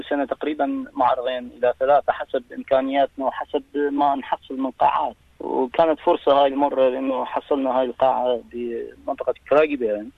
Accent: Kurdistan Region, Iraq; يعني أنا من كردستان العراق، كان الفن هناك غير شكل مثل ما هو ببغداد وبجنوب بغداد وبالمناطق الجنوبية

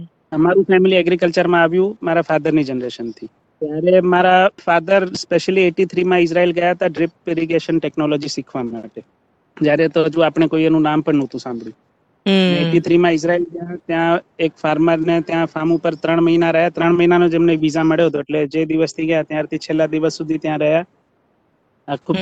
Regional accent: Gujarat, India; મૂળ અમે કચ્છના છીએ

